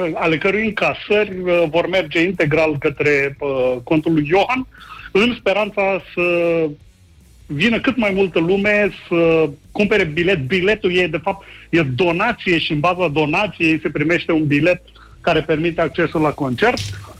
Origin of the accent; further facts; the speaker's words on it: Iași, Iași County, Romania; Noi venim de la Iași